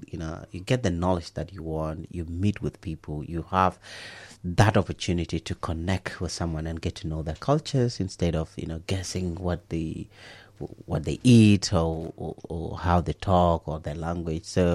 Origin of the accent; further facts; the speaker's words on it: South Sudan; I come from South Sudan. They're quite far apart.